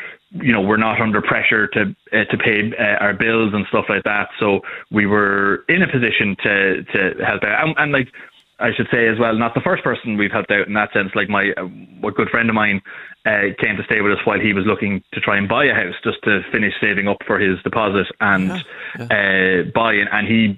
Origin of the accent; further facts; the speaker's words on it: Wexford, Leinster, Ireland; I'm from Wexford originally